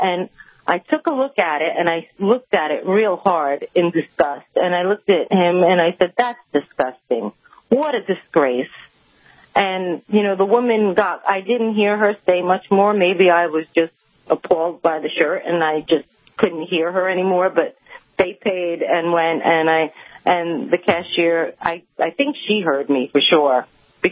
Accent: New York, United States; I'm from New York, as you know, there's lots of liberals, and our leaders are Democrats against their president

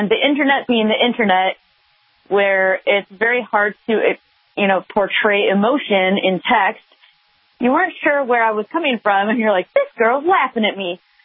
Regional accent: Midwest, United States; I grew up in the Midwest on a farm, so we didn't do anything like that.

